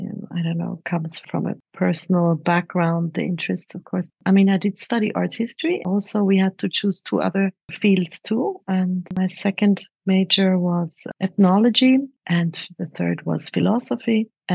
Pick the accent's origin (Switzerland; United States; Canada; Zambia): Switzerland; first language Hungarian; English is a second language; I myself grew up speaking Hungarian at home, growing up in Switzerland, as being a family from refugees, having family in Austria, in Hungary, in at that time Czech Republic, in the US.